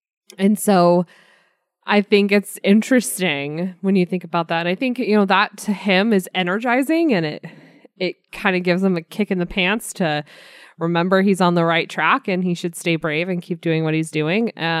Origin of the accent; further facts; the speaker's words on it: United States; I'm reminded I'm an American and I'm not a Brit